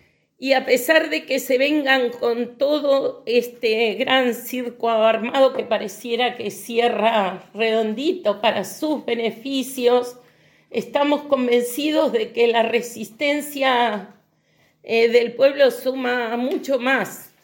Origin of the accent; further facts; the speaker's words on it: Chubut, Argentina; Nosotros también, como gente de acá, hemos acompañado a Río Negro donde no nos permiten porque somos de Chubut.